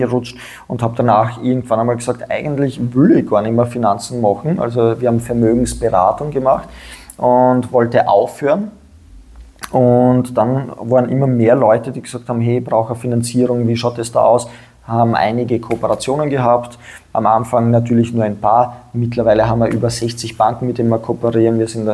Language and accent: German; Graz, Styria, Austria; now in Vienna, Austria; ich bin auch Steirer, ja. Aufgewachsen in der Steiermark. Das heißt, da haben wir was gemeinsam. In Graz bin ich aufgewachsen. Zuerst in der Südsteiermark, dann in Graz und ich bin mittlerweile seit 10 Jahren in Wien lebend.